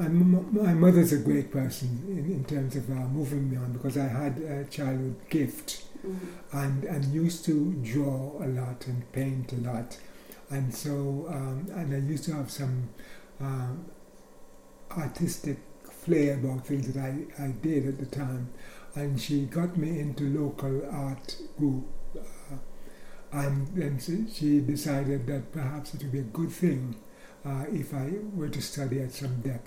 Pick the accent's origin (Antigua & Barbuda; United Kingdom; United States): Antigua & Barbuda; moved away as an adult; I was born in Antigua in the Caribbean and grew up most of my life there until I was 18. After that, I went to St. Kitts and to become a police officer for the Leeward Islands Police Force.